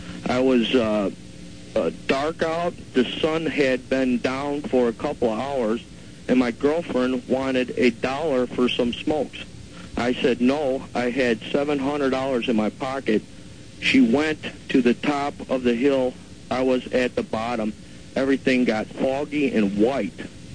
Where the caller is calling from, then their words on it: Round Lake Beach, Illinois, United States; calling from Round Lake Beach.